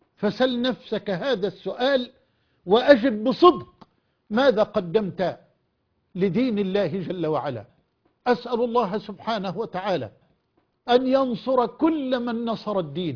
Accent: Egypt

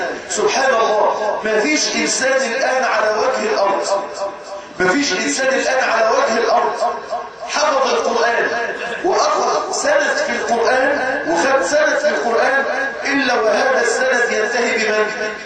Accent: Mansoura, Dakahlia, Egypt; احد الاماكن عندنا في المنصوره المطرقه، شايف المنصوره قريه اسمها اولنجيل

